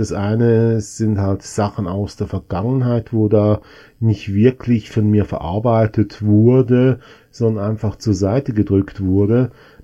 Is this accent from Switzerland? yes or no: yes; Switzerland; Weil bei uns in der Schweiz ist es halt wirklich so